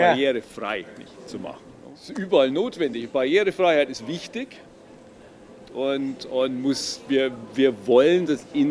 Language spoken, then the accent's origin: German; Bavaria, Germany; moved away as an adult; now in France; Nein, ich bin Franke, aber ich lebe in Frankreich.